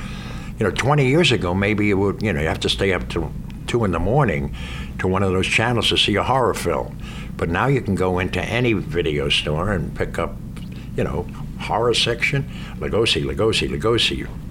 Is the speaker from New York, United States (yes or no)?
yes; New York, United States; I come from New York, and all the Irish guys I go up would talk like this.